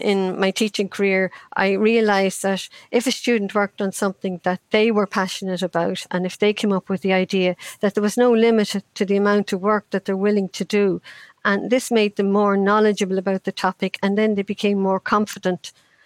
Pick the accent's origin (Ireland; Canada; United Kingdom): Ireland; I grew up in Ireland in the 50s, and that was a time when children had to entertain themselves.